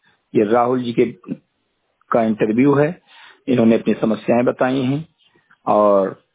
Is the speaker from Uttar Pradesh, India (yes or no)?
yes; Uttar Pradesh, India; ग्राम सभा संजय गटेही विकासखंड मेनपुरवा जनपद बहराई का मूल निवासी हूँ